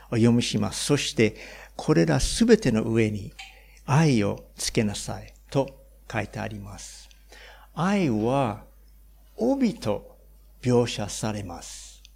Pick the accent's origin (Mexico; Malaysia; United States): United States; Hawaii; Japanese is a second language; 私はハワイ出身です。